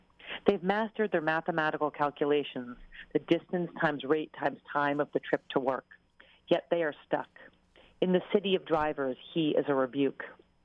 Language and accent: English; New York City, New York, United States; And I come from New York City